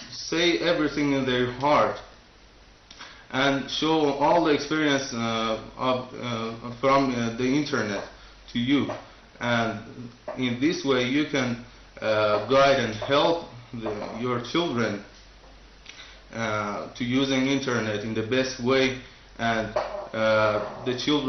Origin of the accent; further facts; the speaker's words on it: Iraq; from Iraq.